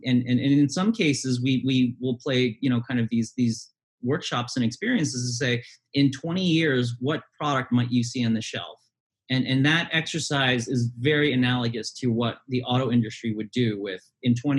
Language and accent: English; Detroit, Michigan, United States; I grew up in the Detroit area. So growing up, you go to the auto show all the time.